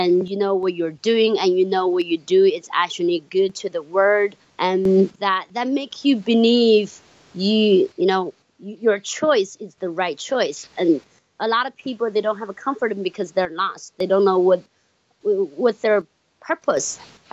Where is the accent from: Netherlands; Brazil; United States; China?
China; I am from China.